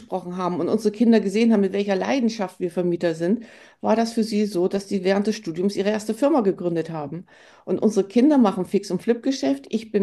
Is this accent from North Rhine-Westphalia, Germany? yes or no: no; Bremen, Germany; ich bin aus Bremen